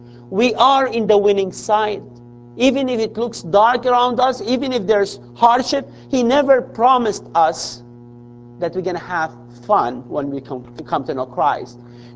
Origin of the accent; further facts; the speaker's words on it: Sudan; born there; I was born in Sudan. My parents were born in Sudan. My grandparents born in Syria.